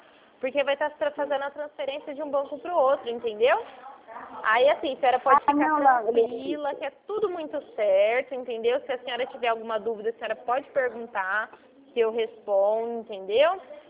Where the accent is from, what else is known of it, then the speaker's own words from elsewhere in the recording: Ribeirão Preto, São Paulo, Brazil; Então, eu sou daqui de Ribeirão Preto.